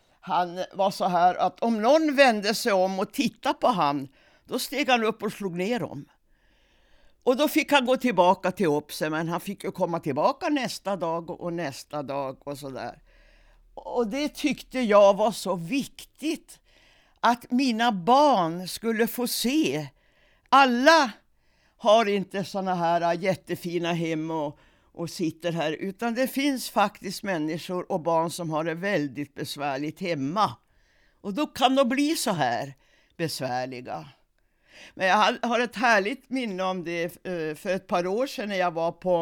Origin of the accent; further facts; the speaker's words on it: Sweden; För jag kom ju dit som alla svenskar, vi är ju så ännu.